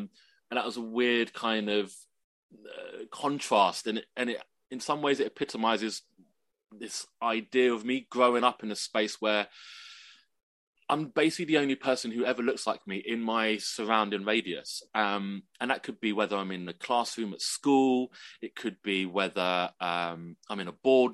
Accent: Edgware, London, United Kingdom; born there; I was born in Edgware. My mum's from Singapore. My dad was from Hong Kong. They moved over in the 70s.

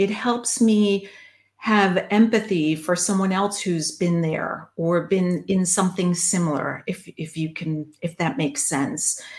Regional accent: New York, United States; I'm a New Yorker, so I like things fast

